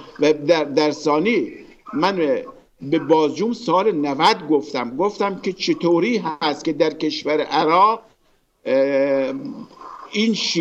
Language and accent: Persian; Iran; ما اقوام ایرانی هستیم، فارس، عرب، کرد، بلوچ، ترک، همه ما یکی هستیم